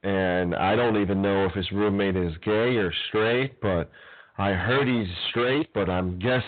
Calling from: New Hampshire, United States; I'm calling from New Hampshire.

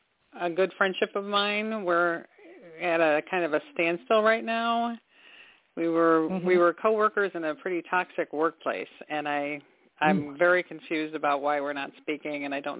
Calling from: Michigan, United States; Michigan.

